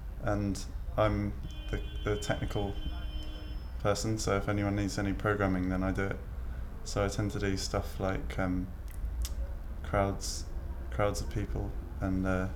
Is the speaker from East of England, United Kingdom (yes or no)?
no; London, United Kingdom; I'm 28 and I'm from North London.